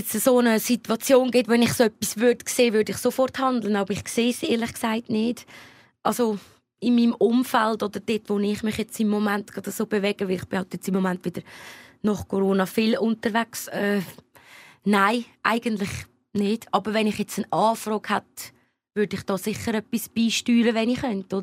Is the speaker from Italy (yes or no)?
no; Lucerne, Switzerland; in dem Quartier oder dort in Luzern, wo ich aufgewachsen bin